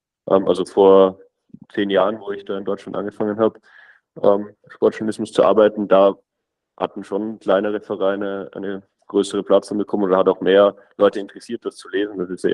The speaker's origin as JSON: {"language": "German", "region": "Vienna", "country": "Austria", "said": "Ich bin aus Österreich, da in der Nähe von Wien."}